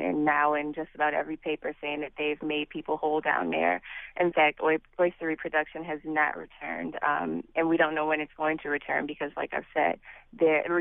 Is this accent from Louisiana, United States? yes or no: yes; New Orleans, Louisiana, United States; Well, I'm from New Orleans, so when the spill occurred, I was very aware of what was going on.